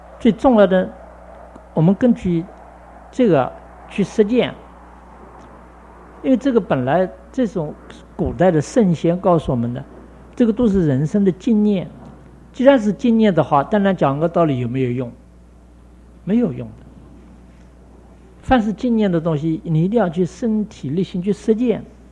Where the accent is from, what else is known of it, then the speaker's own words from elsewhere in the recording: China; 可是对我们中国人来说或者佛陀来说，这是辅助的东西。